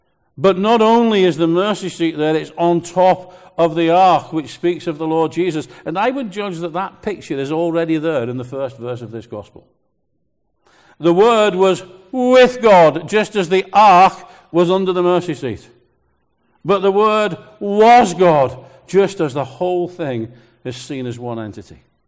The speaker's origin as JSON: {"language": "English", "town": "Liverpool", "region": "North West England", "country": "United Kingdom", "accent": "Liverpudlian", "said": "Now, I can't say that word properly, my wife tells me, because of my Liverpudlian accent."}